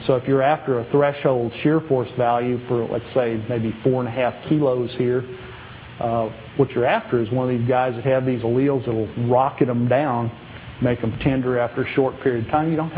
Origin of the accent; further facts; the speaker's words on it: the South, United States; I grew up in the South and I understand that.